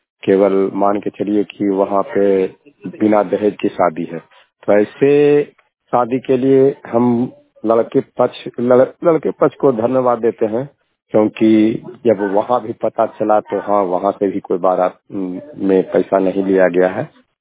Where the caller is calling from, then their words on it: Sherpur, Bihar, India; ग्राम शेरपुर पुष्पवार, थाना नूसा, जिला नंदा से बात कर रहा हूँ।